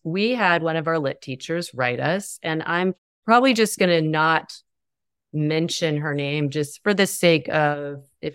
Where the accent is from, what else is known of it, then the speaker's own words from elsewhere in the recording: the South, United States; I grew up in the South. Man, there's not a direct bone that I came into the world with.